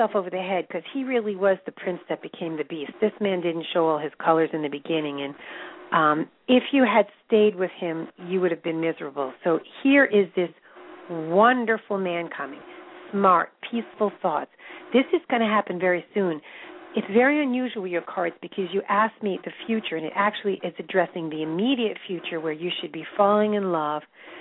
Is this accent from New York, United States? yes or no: yes; Brooklyn, New York, United States; as being half Italian, you know, my Italian relatives were in Bensonhurst, so I grew up a lot in Bensonhurst.